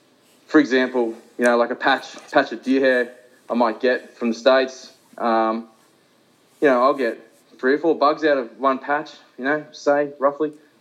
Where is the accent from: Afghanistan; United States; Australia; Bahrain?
Australia; I'm from Australia.